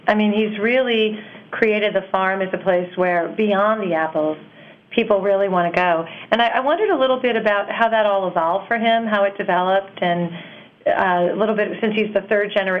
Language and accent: English; Midwest, United States; now in Vermont, United States; And I don't know, I grew up in the Midwest. I don't think I ever had a cider donut until I moved to Vermont.